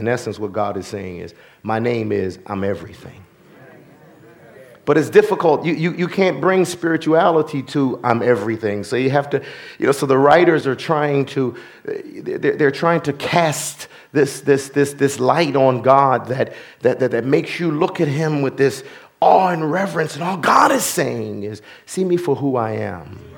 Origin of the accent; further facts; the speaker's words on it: Philadelphia, Pennsylvania, United States; What good comes out of 33rd and Berks?